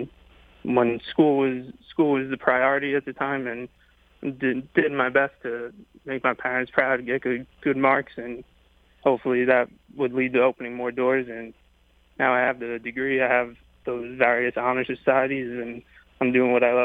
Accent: New Hyde Park, New York, United States; also born or lived in Manhasset; I was born in Manhasset, but I grew up in New Hyde Park, so even closer to Belmont, actually.

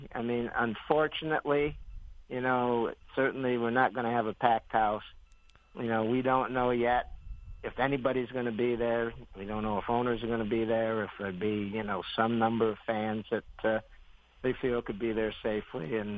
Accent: Saratoga Springs, New York, United States; It was, and now we've got one more coming up in my hometown, Saratoga Springs, where I've lived 35 years.

